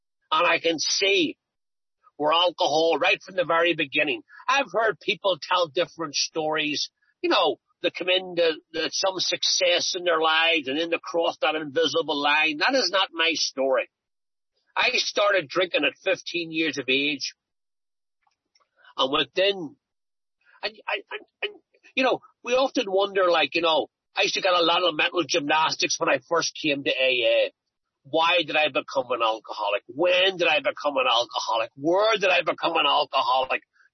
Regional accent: Belfast, Northern Ireland, United Kingdom; I'm from Belfast in Northern Ireland, and I grew up there during the Troubles.

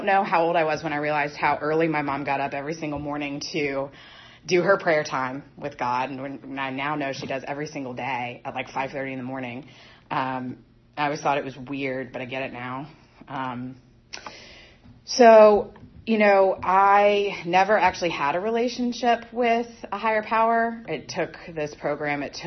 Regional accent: Gloucester, Virginia, United States; I grew up in Gloucester. I was talking to Billy about that. Gloucester, Virginia, not Gloucester, Massachusetts. It is spelled the same way. It's a really small town.

